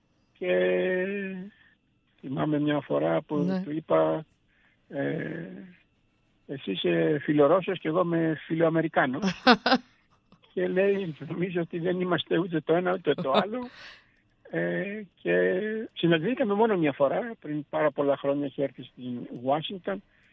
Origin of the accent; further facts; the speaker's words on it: Greece; moved away as an adult; also born or lived in Calgary, Canada; Υπήρξα όταν έφυγα από την Ελλάδα, πήγα λόγω της Χούντας, πήγα στο Πανεπιστήμιο του Κάλγαρη στον Καναδά, όπου είχα ένα ξάδελφό μου και με κάλεσε και πήγα, και δεν ήξερα βέβαια ότι δεν επέστρεφα ποτέ.